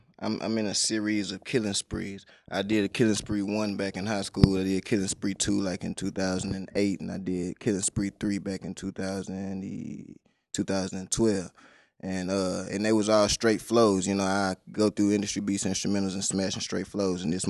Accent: Houston, Texas, United States; I'm from Houston.

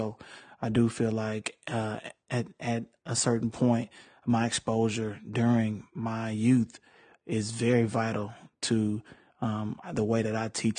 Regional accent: Houston, Texas, United States; the mischief that young men would get into growing up in the South Side of Houston.

